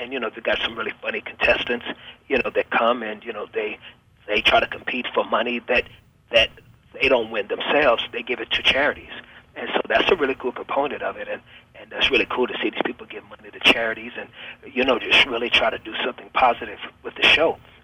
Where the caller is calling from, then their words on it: Atlanta, Georgia, United States; Matter of fact, we're shooting Sunday Best right now. I'm calling you from Atlanta.